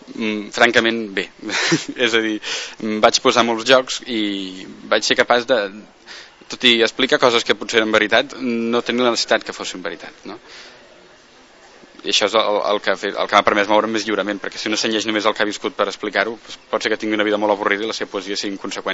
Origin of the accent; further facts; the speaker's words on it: Tarragona, Catalonia, Spain; jo vaig tenir la sort d'anar a viure a Barcelona, jo soc de Tarragona, i vaig anar a Barcelona a estudiar filologia clàssica